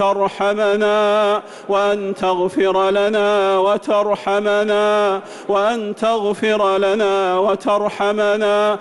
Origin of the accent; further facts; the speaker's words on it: Saudi Arabia; اللهم احفظ بلادنا المملكة العربية السعودية